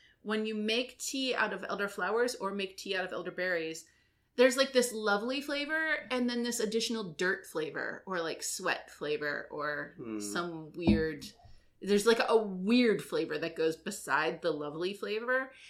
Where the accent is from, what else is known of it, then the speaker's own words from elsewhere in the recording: Texas, United States; Yankee. I was raised in Texas.